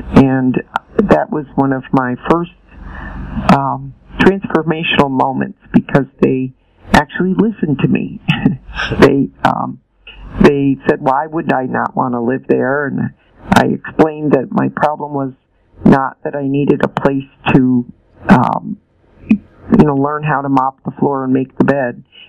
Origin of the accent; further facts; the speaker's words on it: West Winfield, New York, United States; moved away as an adult; also born or lived in Philippines; upstate New York, we ended up settling in a little village called West Winfield. And after I left my hometown, I spent a year in the Philippines as an exchange student